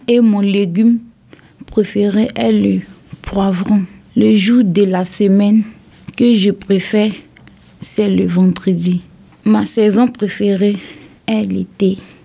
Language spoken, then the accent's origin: French; Côte d’Ivoire; je suis ivoirienne, j'ai 14 ans.